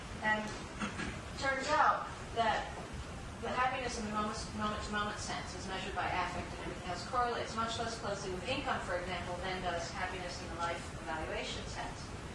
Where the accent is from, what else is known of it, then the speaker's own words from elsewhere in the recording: Peru; And I'm from Peru, so I guess that's me.